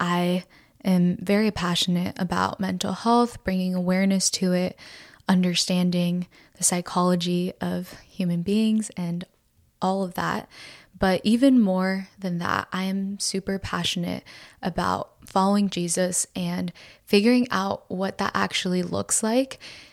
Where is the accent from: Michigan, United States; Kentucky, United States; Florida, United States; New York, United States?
Florida, United States; They immigrated here in 1999 from Colombia. So I grew up in Florida and now live here in Tennessee.